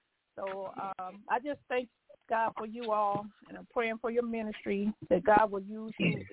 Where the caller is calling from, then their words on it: Chicago, Illinois, United States; I'm listening from Chicago, Illinois.